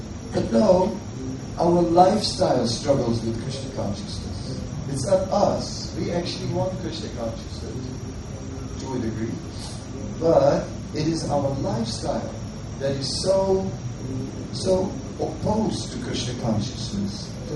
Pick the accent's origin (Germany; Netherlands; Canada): Netherlands; I'm from the Netherlands. It is a country, we have a lot to do with water and boats